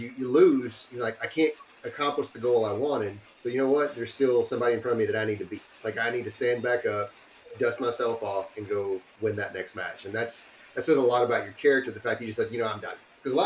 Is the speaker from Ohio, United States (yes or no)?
no; Texas, United States; It's just, you know, being a Texan, first and foremost, we take immense pride in being a Texan, but also it pours into America.